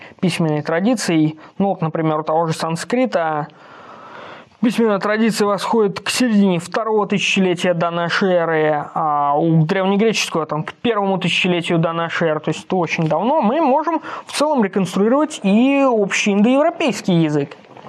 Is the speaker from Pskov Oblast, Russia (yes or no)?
yes; Pskov, Pskov Oblast, Russia; выговорить название нашего, моего родного города Пскова